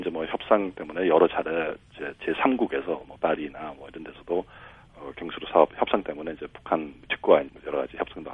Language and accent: Korean; South Korea; 내가 한국 사람으로서